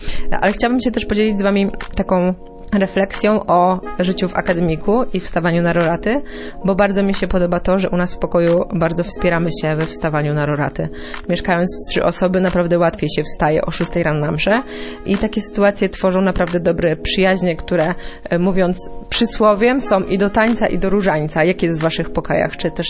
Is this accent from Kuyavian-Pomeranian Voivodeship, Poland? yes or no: yes; Aleksandrów Kujawski, Kuyavian-Pomeranian Voivodeship, Poland; To ja wam się pochwalę, że pochodzę z Aleksandrowa Kujawskiego